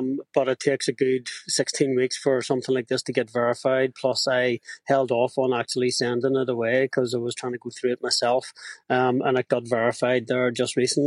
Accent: Lisburn, Northern Ireland, United Kingdom; So I did this in Lisburn. It's my hometown.

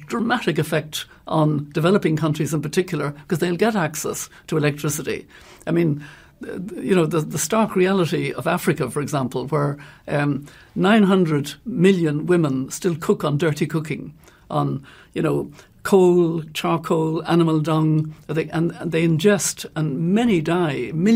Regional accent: Connacht, Ireland; when I was a child growing up in Mayo

